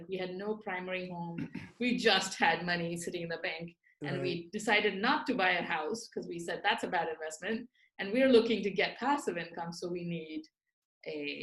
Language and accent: English; India; moved away as an adult; I grew up in India. I didn't grow up here. And I moved here right around 22-ish, when I was 22.